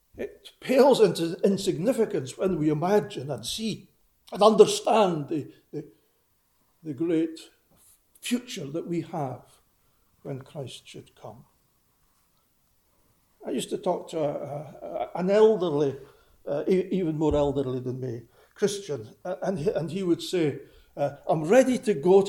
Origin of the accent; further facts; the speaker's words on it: Arbroath, Scotland, United Kingdom; during the 50s, that seems a long time ago, I was brought up in Arbroath, just up the coast there, and I spent many happy years there.